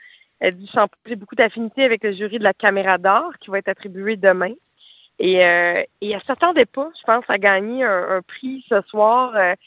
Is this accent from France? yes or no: no; Quebec, Canada; Puis, je suis vraiment très, très fière, là, en tant que Québécoise, de voir qu'on a remporté un prix ce soir.